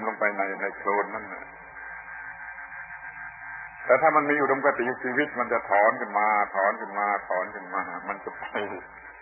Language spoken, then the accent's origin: Thai; Southern Thailand, Thailand; ภาษาบ้านเราปักใต้โดยเฉพาะพวกที่กรุงเทพฟังไม่ถูก